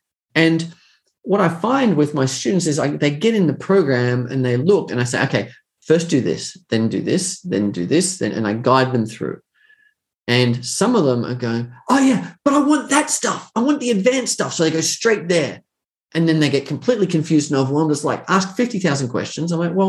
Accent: Australia; accent: Australian; If you don't like my personality and demeanor and my Australian accent, that's okay.

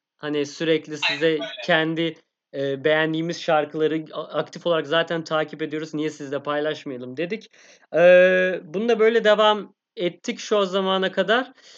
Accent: Amsterdam, North Holland, Netherlands; Efe anlayacağınız gurbet ellere gidiyor ki ben de Amsterdam'lıyım gerçi.

